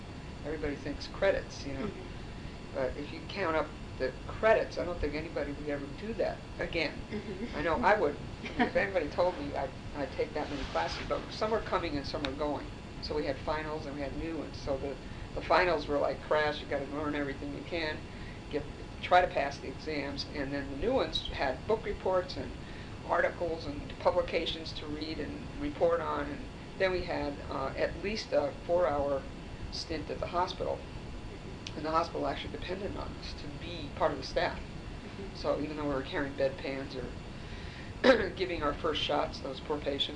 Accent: Long Island, New York, United States; Okay, I was born in New York City, grew up on Long Island, had a miserable childhood.

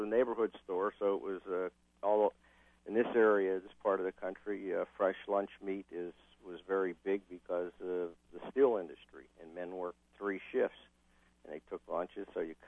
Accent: Ambridge, Pennsylvania, United States; I was born on July 13, 1946 in Swickley, Pennsylvania. That was the closest hospital. And grew up in the first part of my life was in Ambridge, Pennsylvania, which is my address now

